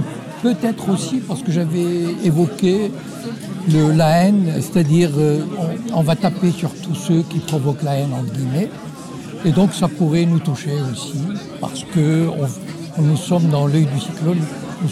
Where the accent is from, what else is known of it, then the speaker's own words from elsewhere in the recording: Morocco; Parce que, vous savez, je viens du Maroc